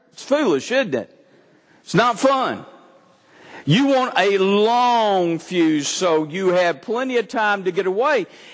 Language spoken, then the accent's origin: English; Texas, United States; born there; And I was reminded of my brothers, because I'm born Texan.